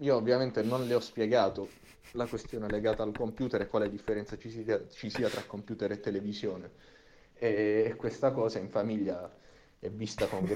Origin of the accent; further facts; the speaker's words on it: Apulia, Italy; poiché io sono pugliese